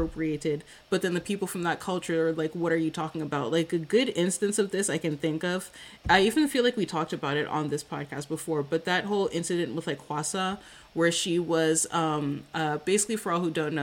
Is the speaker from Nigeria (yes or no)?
yes; Nigeria; And me as a Nigerian, I was sitting there and I was looking at her outfit and I said, in what world is this Nigerian attire?